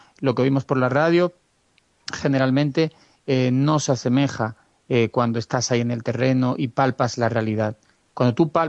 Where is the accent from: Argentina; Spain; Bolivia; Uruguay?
Spain; yo no tengo ciudadanía israelí, yo nací en España y he vivido en España toda mi vida